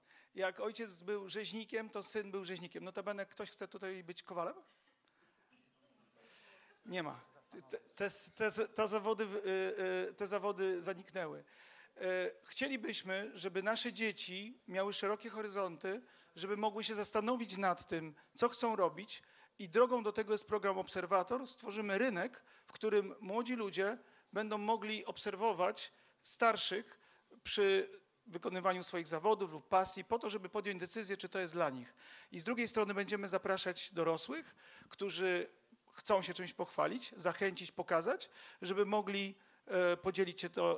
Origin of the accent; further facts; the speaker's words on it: Poznań, Greater Poland Voivodeship, Poland; podobnie jak Mariusz, jestem z Poznania.